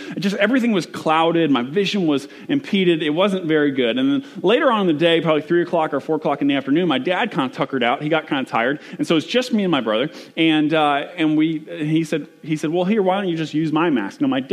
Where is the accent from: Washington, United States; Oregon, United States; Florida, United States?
Florida, United States; Fort Lauderdale; I'm from South Florida, from Fort Lauderdale, Florida, and my family has a home in the Florida Keys.